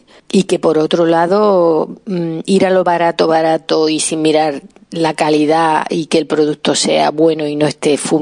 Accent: Huelva, Andalusia, Spain; yo que soy de Huelva, pues de aquí de la provincia, ¿no?

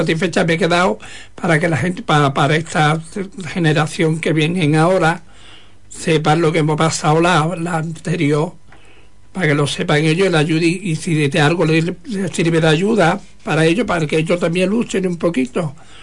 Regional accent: Huelva, Andalusia, Spain; Pues yo sí soy poeta aquí en mi tierra. Porque tú podías haber tenido, porque podía haber sido, porque si te hubiera ido de Huelva, yo porque me vi de Huelva, si yo falto de Huelva un fin de semana

